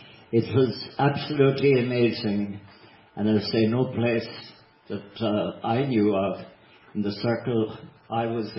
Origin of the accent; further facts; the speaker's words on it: Connacht, Ireland; now in United States; No place or no county, because I am from Mayo, I know that the warmth